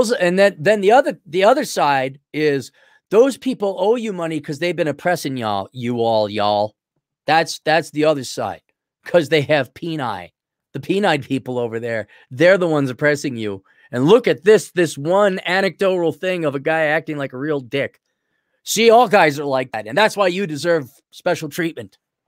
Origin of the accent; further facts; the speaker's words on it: Saint Paul, Minnesota, United States; born there; also born or lived in Milwaukee; And I was born in St. Paul. Didn't live there long. We moved to Milwaukee later. But okay, I'm a native of Minnesota